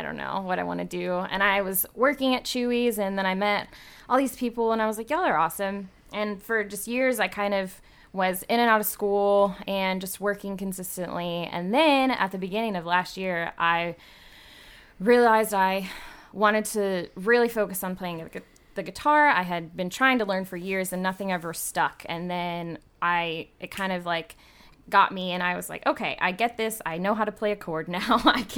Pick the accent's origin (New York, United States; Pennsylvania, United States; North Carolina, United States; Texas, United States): Texas, United States; College Station; also born or lived in Georgia; I was born in Georgia and then I moved to College Station and I grew up in College Station, really. I lived there for about 9 years from like middle school age to after I graduated.